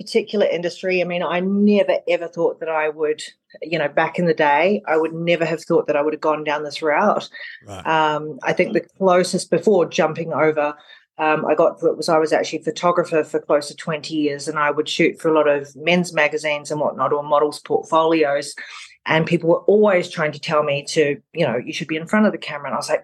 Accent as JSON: {"language": "English", "region": "North Island", "country": "New Zealand", "tie": "born or raised there", "said": "In New Zealand, the North Island of New Zealand, which is a, for people who don't know, it's a very tiny little island"}